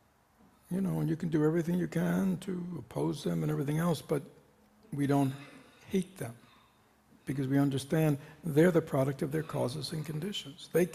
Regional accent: United States; I'm an American, I can ask anything.

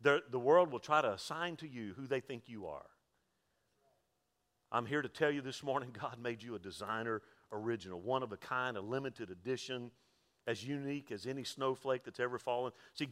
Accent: Mobile, Alabama, United States; born there; There was a reason I was born in Mobile, Alabama, Roll Tide.

